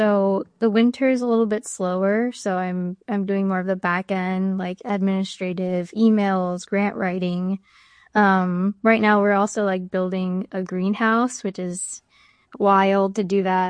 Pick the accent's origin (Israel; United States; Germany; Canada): United States; New Jersey; I grew up in Hudson County in New Jersey, and it's like right across the river from, you know, Central Park from New York City.